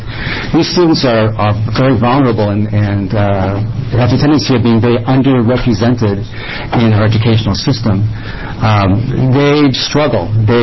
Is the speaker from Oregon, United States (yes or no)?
yes; Coos Bay, Oregon, United States; We're all from Coos Bay, so I'll drive over today to address the committee jointly.